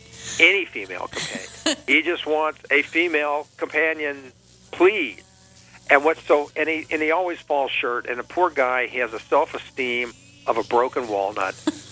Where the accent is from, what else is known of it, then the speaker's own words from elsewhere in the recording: Baton Rouge, Louisiana, United States; also born or lived in Independence, Louisiana; I was born in a small town called Independence, Louisiana, and I grew up in Baton Rouge, Louisiana.